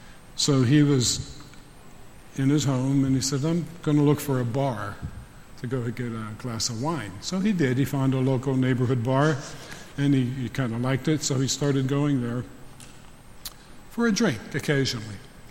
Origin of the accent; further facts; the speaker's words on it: Pittsburgh, Pennsylvania, United States; back in my hometown of Pittsburgh, people like to know that sometimes.